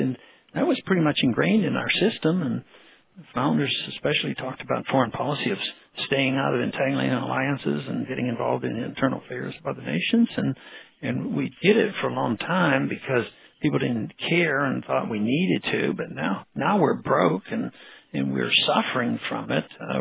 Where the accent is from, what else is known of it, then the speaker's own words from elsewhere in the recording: Texas, United States; I don't know, being a Texan makes much difference